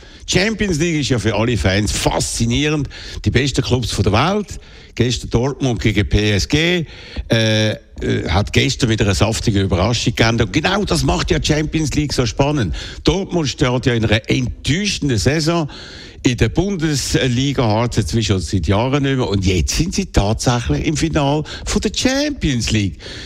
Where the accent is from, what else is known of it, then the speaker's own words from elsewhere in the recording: Switzerland; ich als Schweizer Sat.1-Chef